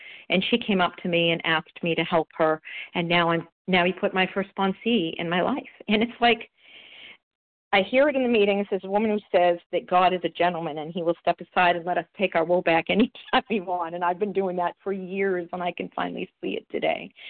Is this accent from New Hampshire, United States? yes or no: yes; New Hampshire, United States; I'm from New Hampshire.